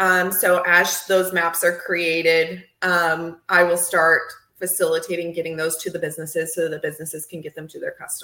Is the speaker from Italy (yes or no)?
yes; Italy; English is a second language; now in United States; So I call it like a European flair because, of course, I moved here from Italy.